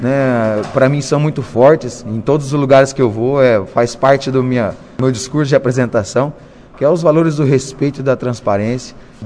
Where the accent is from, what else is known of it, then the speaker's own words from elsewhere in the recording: Açaí, Paraná, Brazil; eu sou natural de Açaí, Sérgio, mas comecei em São Sebastião da Moreira, tenho uma parte da minha família lá também, aqui no norte do Paraná.